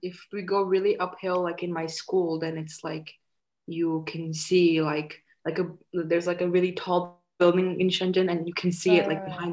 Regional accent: India; now in Shanghai, China; so I came to Shanghai from India and they had a metro system

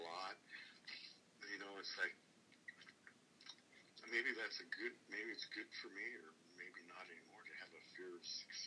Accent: Pendleton, Oregon, United States; I'm from Pendleton, right? They make blankets there.

